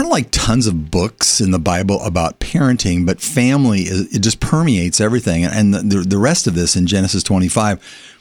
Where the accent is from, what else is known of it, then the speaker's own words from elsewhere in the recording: United States; Well, and being an American father